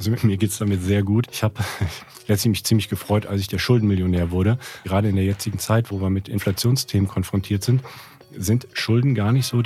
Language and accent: German; Cologne, North Rhine-Westphalia, Germany; Bin auch Kölner, komm daher, das ist so also mein Herzblut.